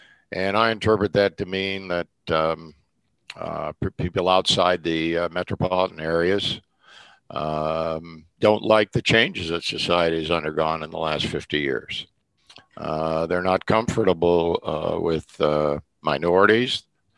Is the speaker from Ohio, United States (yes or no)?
yes; Ohio, United States; now in Delaware County, United States; I live in Delaware County. It's a very ruby red county. I grew up in Ashland County, which used to have a few Democratic office holders, but now is completely run by Republicans.